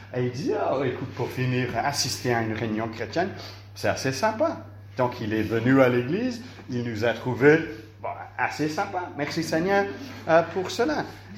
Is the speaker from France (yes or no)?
no; Switzerland; Je suis suisse